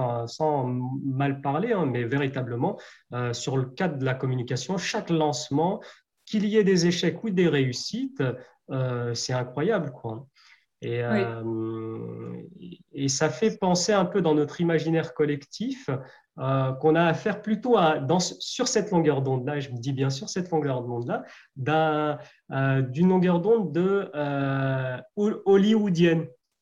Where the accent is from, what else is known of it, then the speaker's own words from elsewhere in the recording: France; en tant que Français et Européens